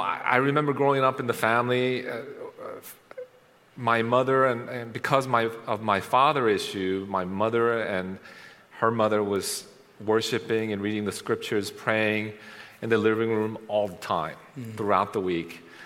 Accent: Maryland, United States; So we drove from Maryland. I grew up in Maryland, all the way up to Long Island.

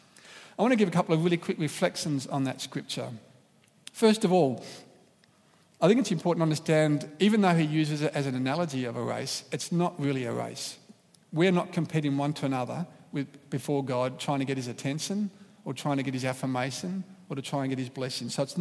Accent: Victoria, Australia; we actually moved from North Borwon up to Mount Evelyn. I grew up in North Borwon and went to Borwon High School.

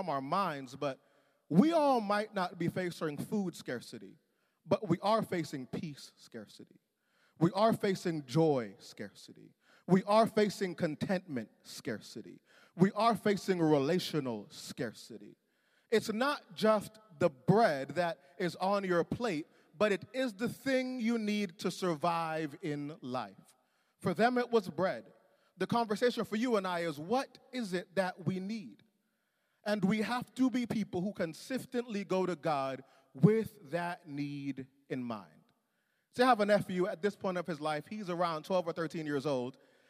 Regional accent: Jamaica; I'm a Jamaican. For me, it's like rice.

